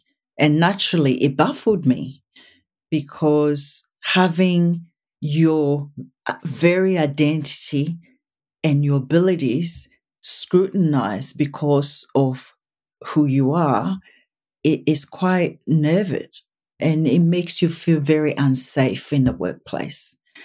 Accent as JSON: {"language": "English", "country": "Ghana", "tie": "born or raised there", "moved": "as an adult", "lives_now": "Australia", "said": "from Ghana. That's where I was born. Ghana is west coast of Africa. And I came to Australia after, I guess, equivalent to high school."}